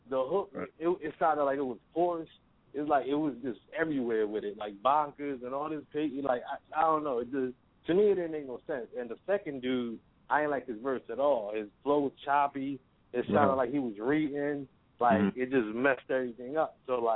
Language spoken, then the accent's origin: English; Philadelphia, Pennsylvania, United States; I fuck with the South music. I'm from North Philly.